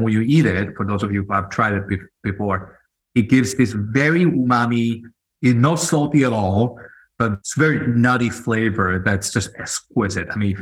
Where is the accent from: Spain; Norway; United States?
Spain; I'm Chinese. And what's interesting, I mean, being Chinese growing up in Spain